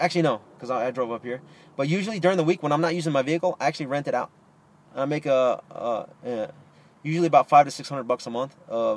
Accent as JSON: {"language": "English", "region": "New York", "country": "United States", "said": "Oh man, I'm originally from Inwood."}